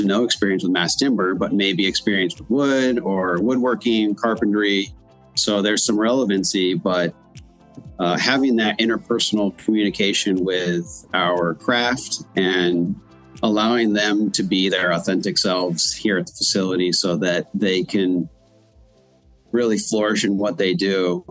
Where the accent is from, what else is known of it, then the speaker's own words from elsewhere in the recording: California, United States; moved away as an adult; also born or lived in Taiwan; I grew up in Southern California and lived there till about the age of 27. And then I took a little bit of a migration to Taiwan, where I lived for about 9 years.